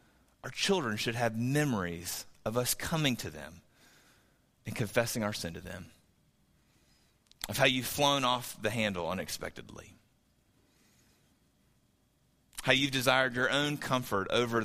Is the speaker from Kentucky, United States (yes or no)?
yes; Kentucky, United States; I'm from Northern Kentucky, old high school buddy, trying to sell me a car